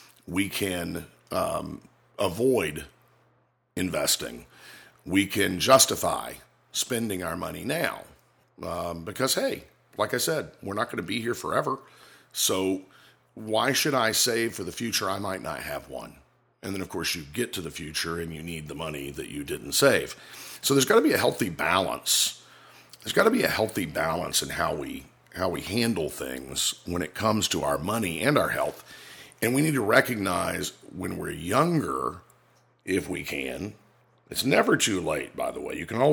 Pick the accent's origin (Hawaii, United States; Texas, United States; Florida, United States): Florida, United States; I'm an independent insurance agent here in my home state and native state of Florida, serving clients in Florida and Virginia.